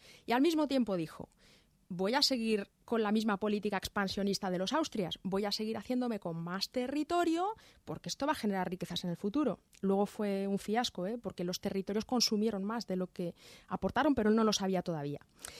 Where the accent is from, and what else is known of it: Spain